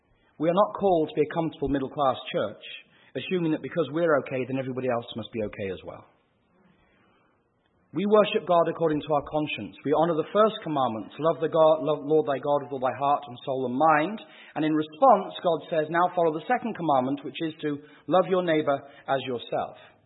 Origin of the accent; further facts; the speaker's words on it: United Kingdom; now in United States; Okay, I'm a Brit, I'm saying this, but this is absolutely true.